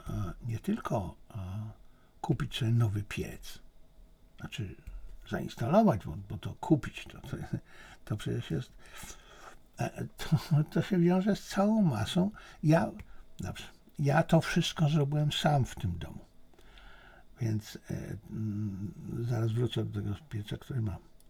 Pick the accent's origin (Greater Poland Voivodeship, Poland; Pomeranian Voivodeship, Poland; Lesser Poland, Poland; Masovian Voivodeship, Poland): Masovian Voivodeship, Poland; Beniaminów; było u mnie kilku ludzi ze wsi, z tej mojej wsi, z Beniaminowa